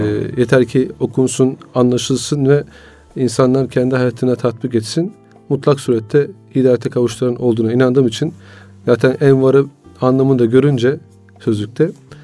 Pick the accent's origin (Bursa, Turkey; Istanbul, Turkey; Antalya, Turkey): Istanbul, Turkey; 1974 doğumluyum. İstanbul'da doğduk, büyüdük.